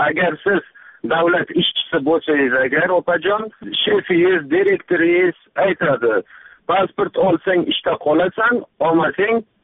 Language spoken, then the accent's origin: Uzbek; Shahrisabz, Qashqadaryo Region, Uzbekistan; born there; moved away as an adult; now in Crimea; Men Shahrisabzda tug'ildim, Samarqandda o'qidim, keyin Qrimga ko'chib keldim. Yoshim 30da mana hozir.